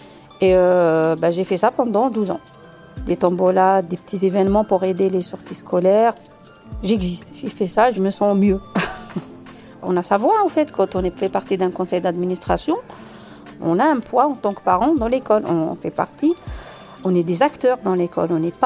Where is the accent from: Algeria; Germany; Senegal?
Algeria; moved away as an adult; now in Saint-Denis, France; J'habite à Saint-Denis. Je suis née en Algérie, sur les littorales, pas loin d'Alger. J'ai grandi là-bas jusqu'à l'âge de 26 ans.